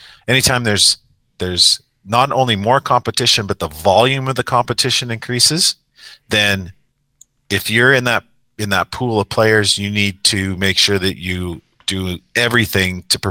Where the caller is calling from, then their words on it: Newfoundland and Labrador, Canada; because obviously we're calling from Newfoundland